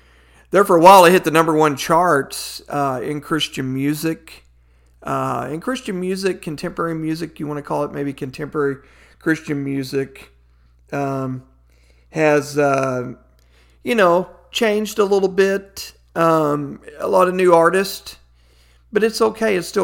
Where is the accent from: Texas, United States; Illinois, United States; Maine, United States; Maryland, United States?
Texas, United States; Fort Worth; Of course, I'm from Fort Worth, Texas, so Arlington is where the Cowboys play